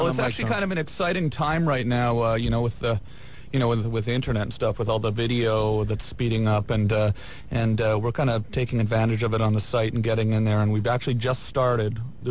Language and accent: English; Ottawa, Ontario, Canada; I grew up in Ottawa, Canada, so there's no ocean there.